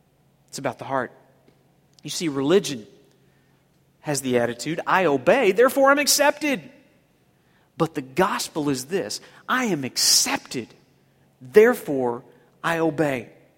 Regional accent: the South, United States; I grew up in the South. Can you tell?

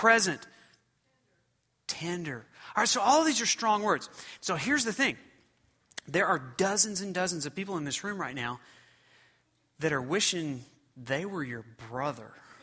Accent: Muskogee, Oklahoma, United States; he was driving the wrecker in the infield of the local dirt racetrack in Muskogee, Oklahoma. I'm an … all right?

